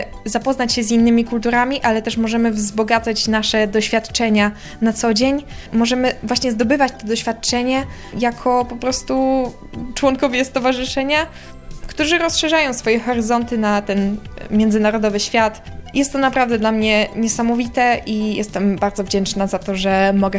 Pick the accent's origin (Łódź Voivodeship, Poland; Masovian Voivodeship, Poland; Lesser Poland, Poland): Łódź Voivodeship, Poland; Skierniewice; Ja pochodzę ze Skierniewic.